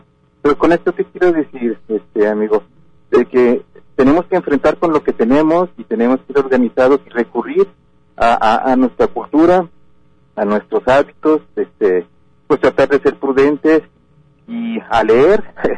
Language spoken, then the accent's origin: Spanish; Mexico; Nosotros como mexicanos hemos enfrentado situaciones muy difíciles